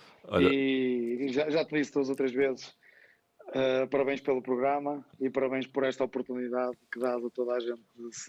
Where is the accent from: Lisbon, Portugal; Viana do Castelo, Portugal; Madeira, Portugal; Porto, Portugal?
Porto, Portugal; Paredes; Eu sou de Paredes, na altura fui para as escolinhas do Penafiel.